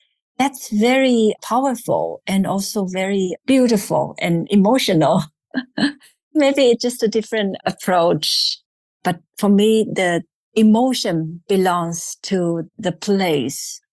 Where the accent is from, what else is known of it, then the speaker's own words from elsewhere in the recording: Fujian, China; English is a second language; instead of going out, I'm actually going back to my hometown. Our current project is actually just right in my home city. We have worked with a small island. It's called Meizhou Island.